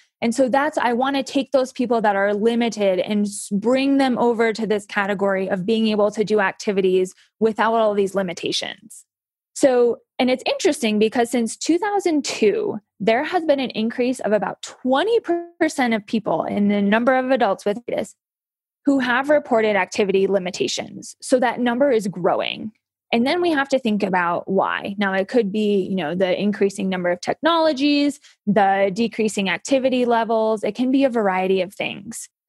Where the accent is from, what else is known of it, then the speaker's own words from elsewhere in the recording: Midwest, United States; So like Kylie said, I'm a transplant from the Midwest. I've lived in the Midwest all my life. We moved here just for more adventure, honestly.